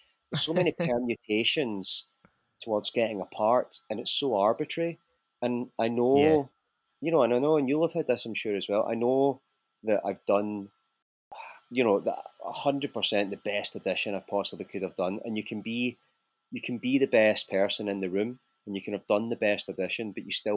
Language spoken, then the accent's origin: English; Kilmarnock, Scotland, United Kingdom; as a kid growing up in Kilmarnock, my dream had been to go to London and do musicals.